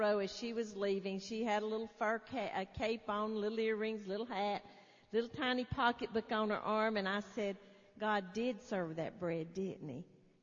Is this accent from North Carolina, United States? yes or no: yes; Taylorsville, North Carolina, United States; That's where we're from Taylorsville, North Carolina.